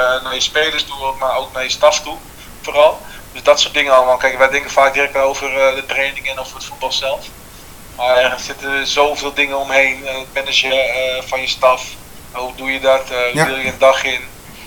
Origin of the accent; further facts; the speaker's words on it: Almere, Flevoland, Netherlands; Nou, omdat ik ben in Almere geboren. Dus dat is een belangrijk punt natuurlijk. Nou, mijn ouders woonden echt 5 minuten vandaan.